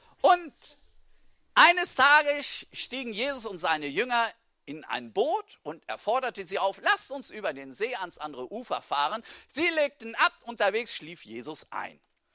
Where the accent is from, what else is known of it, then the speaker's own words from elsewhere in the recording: Guinea; German is a second language; Bei uns in Guinea, wir haben ja noch eine andere, ganz andere Bevölkerungsstruktur wie hier. Bei uns sind 50% der Bevölkerung unter 17.